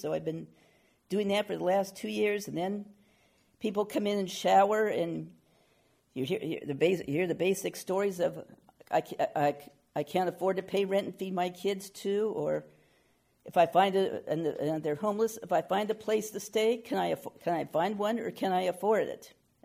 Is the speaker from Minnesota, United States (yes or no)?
no; El Cerrito, California, United States; also born or lived in Oakland / Berkeley; I was born in Oakland, California. I lived with my parents and younger brother briefly in Berkeley. Then we moved to El Cerrito, and that's where my brother and I went to school.